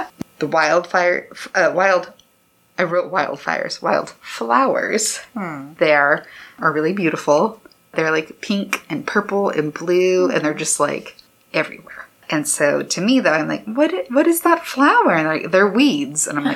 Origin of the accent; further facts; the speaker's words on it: West Coast, United States; There were things there that I've never experienced from the West. I'm from the West Coast.